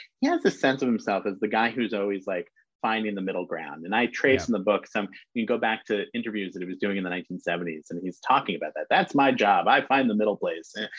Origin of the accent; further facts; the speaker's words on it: New York City, New York, United States; So I was born and bred in New York City and covered New York politics.